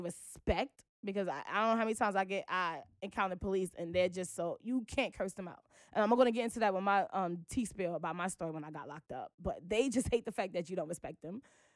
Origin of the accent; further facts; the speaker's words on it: Brooklyn, New York, United States; when I say we, I'm speaking specifically for people who are born and raised in Brooklyn, because we see the effects of gentrification.